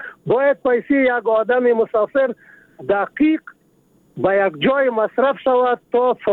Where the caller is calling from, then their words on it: Paktia, Afghanistan; also born or lived in Kuwait; خاورین زازای هم دی پکتیا ولایت ما.